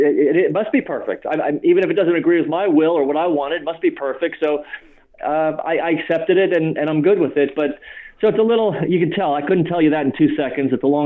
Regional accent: United States; And I'm thinking, I'm an American, you know.

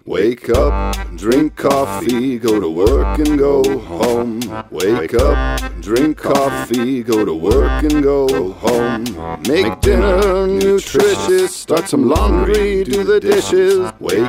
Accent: United States; This is definitely a bigger deal in Norway than it was for me growing up in the America states.

